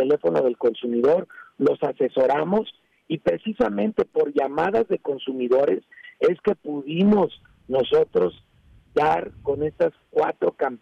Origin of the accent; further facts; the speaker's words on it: Mexico; nos respeta como consumidores mexicanos